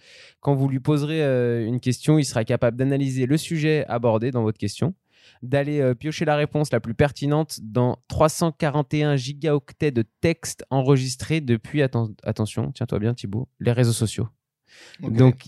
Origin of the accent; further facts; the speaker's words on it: Auvergne-Rhône-Alpes, France; En tant que savoyard, on est plutôt content.